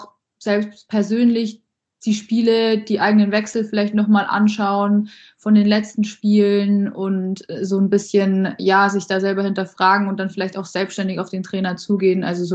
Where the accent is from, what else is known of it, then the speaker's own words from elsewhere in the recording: Landshut, Bavaria, Germany; also ich habe da einen Team, mit der bin ich zusammen in Landshut schon aufgewachsen